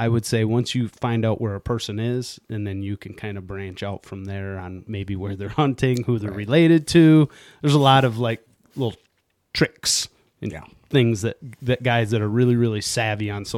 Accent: Michigan, United States; of course, because I'm biased because we're from Michigan.

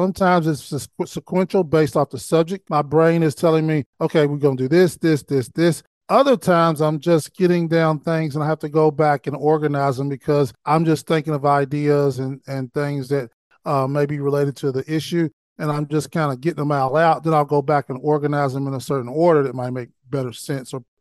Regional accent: Owensboro, Kentucky, United States; I'm from Owensboro, Kentucky.

